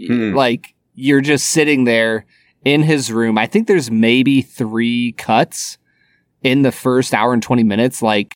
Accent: United States; just watching it as a American who only speaks English

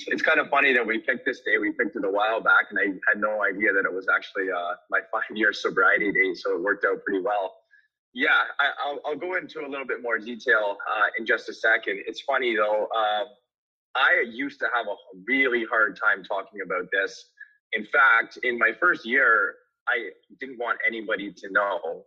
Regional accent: Guelph, Ontario, Canada; also born or lived in St. Catharines; I was born in St. Catharines, but I was raised in Guelph.

